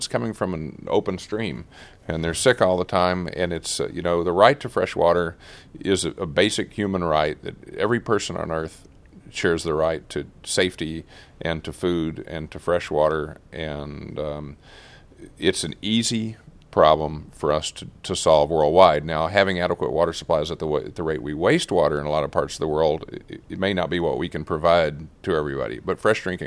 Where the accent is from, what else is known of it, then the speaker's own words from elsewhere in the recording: Texas, United States; is now the leader in wind power production, me being a Texan.